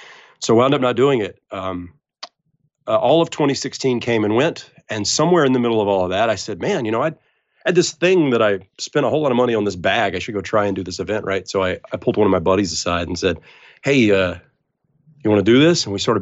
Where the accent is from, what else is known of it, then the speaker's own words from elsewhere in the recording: South Carolina, United States; now in New England, United States; Now, I live in New England, but I am from South Carolina.